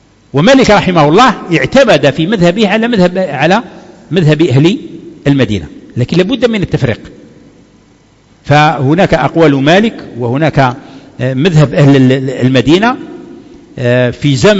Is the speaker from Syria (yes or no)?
no; Algeria; احنا كان عندنا في الجزائر في الزمان القديم المذهب الحنفي